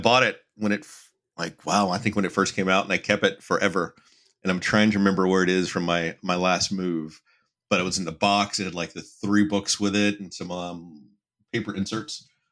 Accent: Alabama, United States; I'm from Alabama and pronunciations have never been my strong suit.

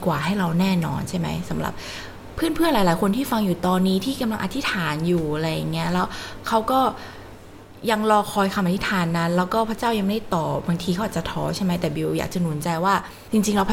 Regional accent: Mae Hong Son, Thailand; also born or lived in Chiang Mai; บ้านอยู่แม่ฮ่องสอนค่ะไม่แต่ในช่วงตอนสมัยเรียนเนี่ยอยู่เชียงใหม่

